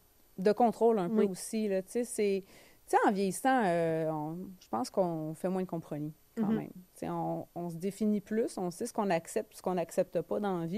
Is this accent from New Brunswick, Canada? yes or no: no; Longueuil, Quebec, Canada; On vient de Longueuil, tous les deux. On a grandi dans les mêmes quartiers, tu sais.